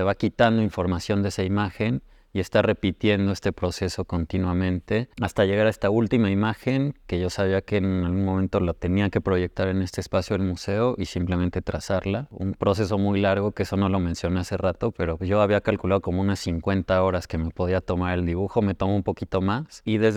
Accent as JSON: {"language": "Spanish", "region": "Puebla", "country": "Mexico", "lives_now": "Mexico City, Mexico", "said": "soy originario de Puebla, vivo en la Ciudad de México hace unos años, pero bueno, siempre he tenido relación desde luego con Puebla. Mi formación es afuera de México y ya llevo un tiempo que regresé acá."}